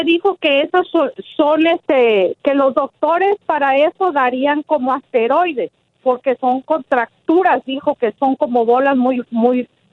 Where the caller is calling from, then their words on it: Seattle, Washington, United States; de Seattle, Washington.